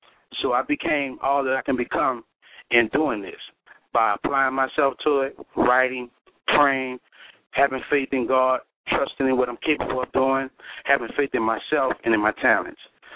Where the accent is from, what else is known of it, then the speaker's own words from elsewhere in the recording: New Orleans, Louisiana, United States; I come from New Orleans, Louisiana. We call it Uptown, the Third Wall